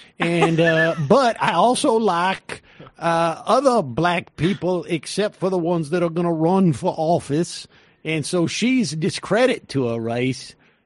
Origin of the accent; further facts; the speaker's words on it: New Bedford, Massachusetts, United States; I'm from Southern Massachusetts. And so that is, I was down near Bedford. Bedford, Mass, and we have a slightly different accent there.